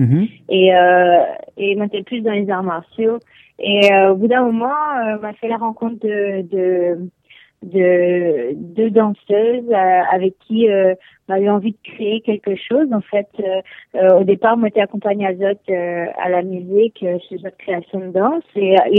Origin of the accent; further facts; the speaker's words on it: Réunion; En fait, je viens de La Réunion. Mm-hmm. Et du coup, j'écris beaucoup mes chants du Maloya et m'écris en créole